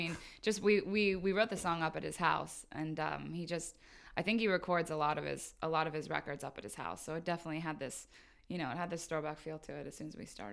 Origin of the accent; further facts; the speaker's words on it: Oregon, United States; now in Los Angeles, United States; I moved to Los Angeles from Oregon